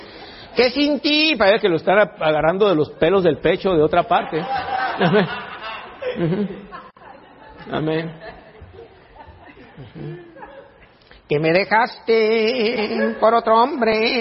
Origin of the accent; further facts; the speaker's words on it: Antioquia, Colombia; somos paisas, la diferencia está que nosotros somos paisas en carne paisa, pero hijos de Dios.